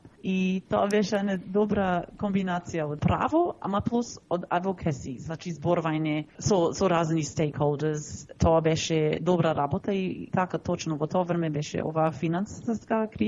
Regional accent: Sydney, New South Wales, Australia; ако имам 40 години, и почна како чупе со баба ми и со дедо ми кај нив дома во Сидни. И како велам, кога почнав на школу, не можав по-англиски да разговарам

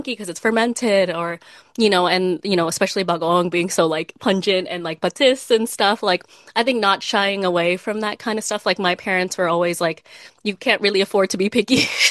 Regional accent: Philippines; I should always be proud of being Filipino and always like, you know, making it kind of top of mind that, yes, of course, first and foremost, I am Filipino above anything else.

